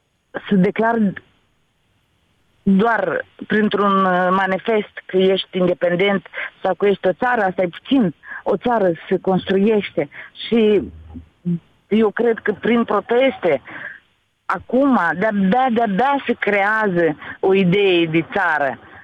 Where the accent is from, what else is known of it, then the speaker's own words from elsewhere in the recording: Moldova; moved away; Și eu sunt în final din Moldova. Mă doare de ce am ieșit.